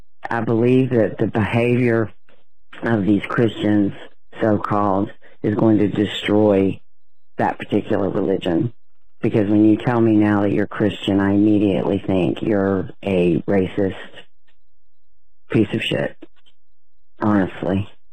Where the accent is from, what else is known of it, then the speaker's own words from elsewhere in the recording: Alabama, United States; I am originally from Alabama